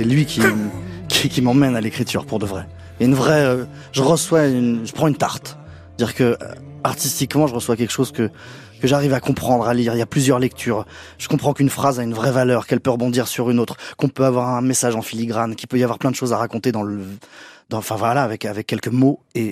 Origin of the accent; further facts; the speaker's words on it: Argenteuil, Île-de-France, France; born there; Ah, je suis né à Argenteuil.